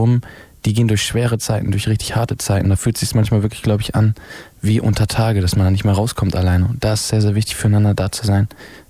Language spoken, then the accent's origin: German; North Rhine-Westphalia, Germany; ich bin groß geworden in NRW, im großen Heiligtum.